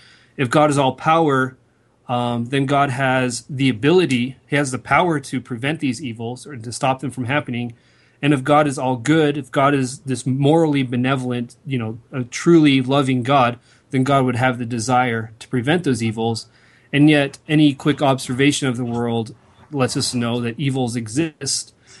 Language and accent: English; Utah, United States; Yeah, I grew up in Utah, got my undergrad in philosophy at Utah Valley University